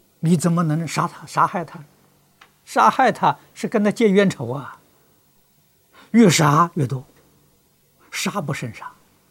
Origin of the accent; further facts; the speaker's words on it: China; 我们中国人过去称皇帝为天子